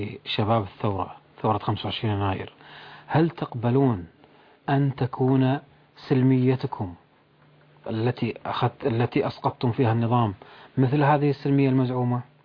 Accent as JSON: {"language": "Arabic", "country": "Kuwait", "said": "وأنا كويتي أقول هذا الكلام، نحن شعب الخليج شعب واحد ونسبنا واحد ودمنا واحد وأصولنا واحدة وكلنا أشقاء"}